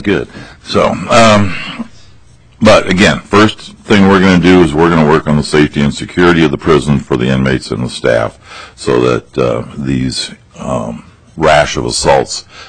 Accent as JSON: {"language": "English", "town": "Mankato", "region": "Minnesota", "country": "United States", "said": "I am the chair, and I'm from Mankato."}